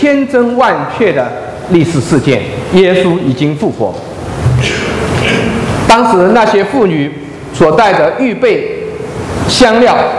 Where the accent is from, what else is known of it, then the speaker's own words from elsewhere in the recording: Zhejiang, China; 我老家在浙江东部的农村，那边有方言说星期天是什么？有没有浙江东部来的人？可能只有我一个人。